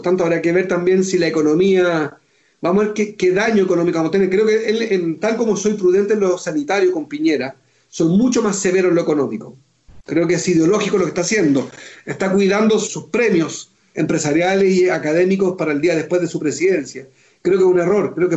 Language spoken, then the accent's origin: Spanish; Chile; Yo soy chileno, fue mi adversario y estoy hablando con un uruguayo.